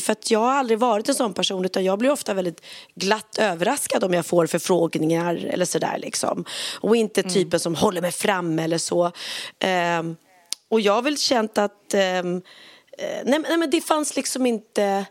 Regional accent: Sweden; now in Spain; då kan jag vara hemma i Sverige på somrarna mycket mer, vilket gör att jag kan umgås med mina föräldrar mycket mer.

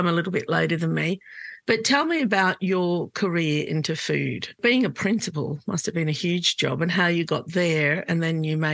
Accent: Glebe, New South Wales, Australia; we grew up in Glebe, and lots of, you know, housing commission houses and homes, but very few migrants.

